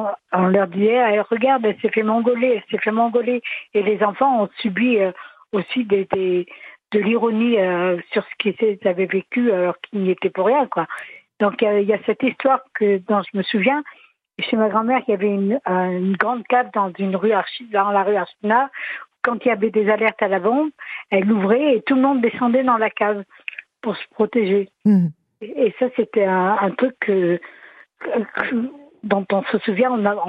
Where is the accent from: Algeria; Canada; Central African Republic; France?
France; Crest; now in Piégros-la-Clastre, France; Mais je suis de Cré, donc mes grands-parents étaient de Cré.